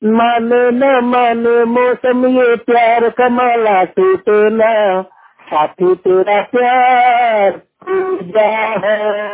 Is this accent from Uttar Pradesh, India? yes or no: no; Dhanbad, Jharkhand, India; मैं चूरू माता धनबाद का रहने वाला हूँ। मैं धनबाद मोहल्ला वाले का प्रतिनिधि हूँ।